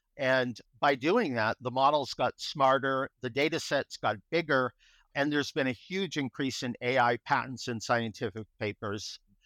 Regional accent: Boston, Massachusetts, United States; accent: Boston; I grew up in Boston, so you'll hear my Boston accent come through, but I've been in California.

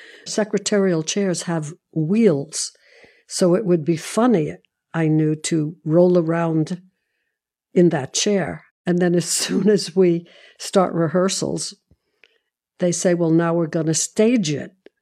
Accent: Brooklyn, New York, United States; I'm from Brooklyn. Divas, I don't think, come from Brooklyn.

